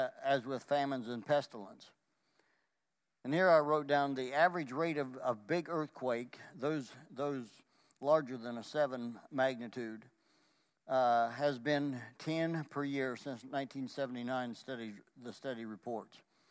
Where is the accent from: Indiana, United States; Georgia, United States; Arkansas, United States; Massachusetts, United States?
Indiana, United States; Marion; I was from Marion, Indiana, 30 or 40 miles away, and he was in Logansport.